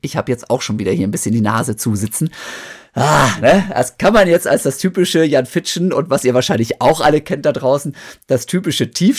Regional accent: Osnabrück, Lower Saxony, Germany; Ich bin in Osnabrück aufgewachsen.

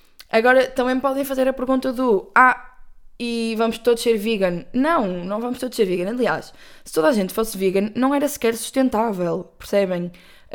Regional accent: Porto, Norte, Portugal; desculpem, sou do Porto, vou dizer com B

